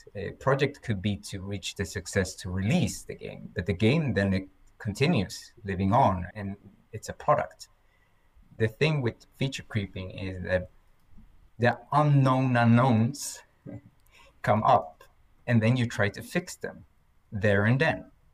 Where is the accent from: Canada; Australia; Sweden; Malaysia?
Sweden; Gothenburg, Västra Götaland; now in Umeå, Sweden; I had no network at all because I'm from Gothenburg.